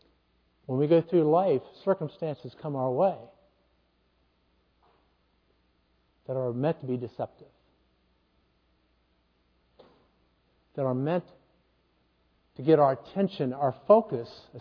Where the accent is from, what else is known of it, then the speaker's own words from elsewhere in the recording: West Virginia, United States; Now, I'm from West Virginia, guys. I was chewing tobacco in the 8th grade. I was used to getting a bruise or two when I was growing up.